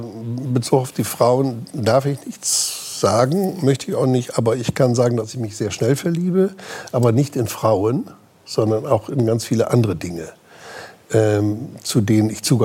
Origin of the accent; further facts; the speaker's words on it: Damme, Lower Saxony, Germany; also born or lived in Rhineland-Palatinate; Also ich komme aus Damme am Dümmer.